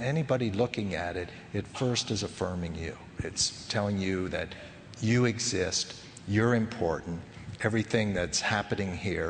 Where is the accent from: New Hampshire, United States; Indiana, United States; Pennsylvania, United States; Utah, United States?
Pennsylvania, United States; Where I grew up in Pennsylvania, you know, different times of the year, people really enjoy celebrating the holidays.